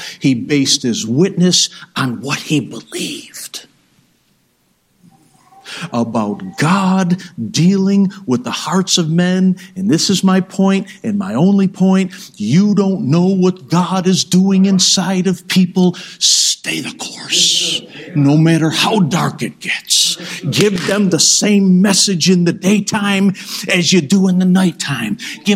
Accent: New York, United States; Just to clarify, we're from New York. You know, not the New York, but upstate New York.

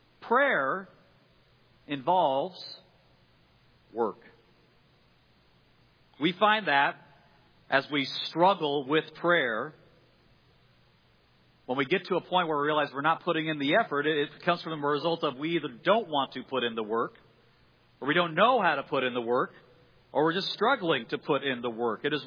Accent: Iowa, United States; Now, I had not wrestled in a long time, but I'm from Iowa. It had to be in my blood, right?

